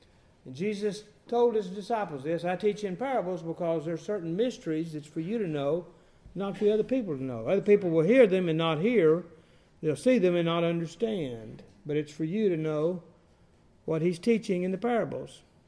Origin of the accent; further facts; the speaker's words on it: Texas, United States; and I'm from West Texas. I'm a lifelong Texan.